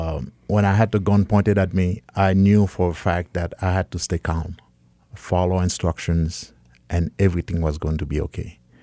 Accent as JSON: {"language": "English", "country": "Haiti", "moved": "yes", "lives_now": "United States", "said": "And I'm from Haiti. I was born in Haiti. And I came to this country 35 years ago"}